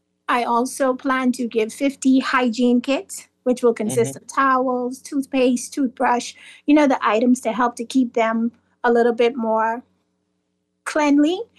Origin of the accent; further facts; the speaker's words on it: Grand Bahama, Bahamas; now in Nassau, Bahamas; I'm originally from Grand Bahama, and since relocating to Nassau